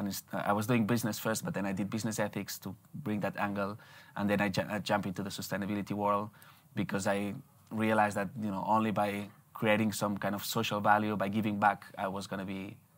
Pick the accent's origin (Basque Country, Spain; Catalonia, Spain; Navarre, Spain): Catalonia, Spain; Barcelona; moved away as an adult; also born or lived in Canada / Australia / London; I'm from Barcelona, originally. And I was the first 20 years of my life living there. Then I went abroad and I never came back. First it was Canada, then Australia, then London, now here.